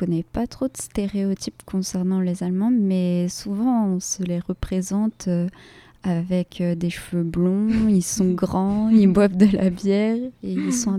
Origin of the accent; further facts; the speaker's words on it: France; je suis française